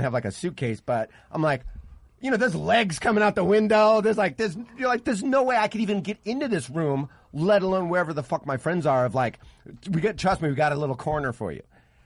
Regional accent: Santa Monica, California, United States; Dude, there's probably in my hometown, there was probably that many people arrested. 14. That's how great those. And I'm talking about Santa Monica

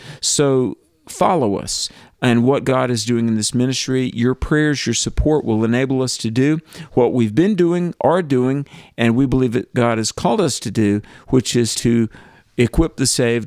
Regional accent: North Carolina, United States; You know, in my home state of Western North Carolina, there are a lot of mountains, and oftentimes a lot of these mountains are owned by families.

